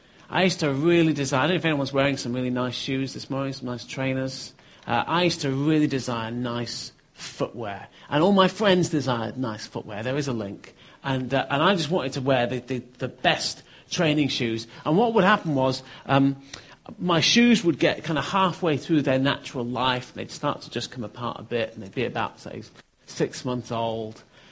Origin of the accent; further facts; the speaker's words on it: Bury, North West England, United Kingdom; now in London, United Kingdom; I have been down in London, but originally I'm from Bury in Manchester.